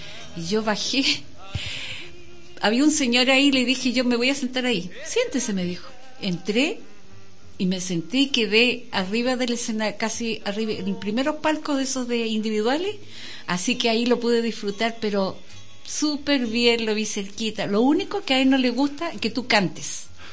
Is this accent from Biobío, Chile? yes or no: no; Valparaíso, Chile; yo nací en Valparaíso y viví en el Cerro Placeres, después nos fuimos al Cerro Alegre. Yo viví después en Cerro Concepción y después volví acá a Villa Alemana.